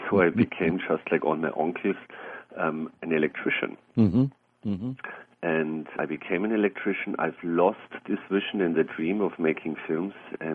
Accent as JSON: {"language": "English", "region": "Bavaria", "country": "Germany", "tie": "born there", "second_language": "English", "said": "As you can hear, I'm not from the United States. I was born in the south of Germany. I'm German. I'm still living south of Munich."}